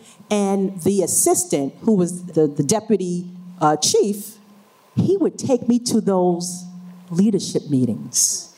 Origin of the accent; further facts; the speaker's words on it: New York City, New York, United States; and I am from New York, New York, particularly Harlem. So I'll tell you, I am urban.